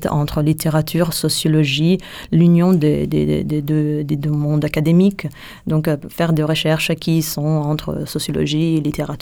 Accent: Italy; parce que je suis italienne

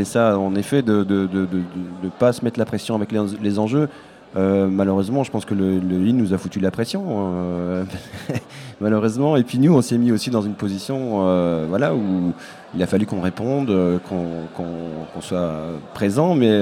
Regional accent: Belgium; born there; Moi, je suis né en Belgique. J'arrive avec un petit peu de surréalisme dans la valise.

